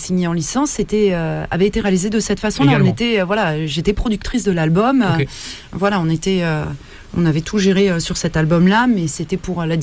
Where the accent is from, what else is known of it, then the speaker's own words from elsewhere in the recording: France; c'est vrai que on est français, on chante en anglais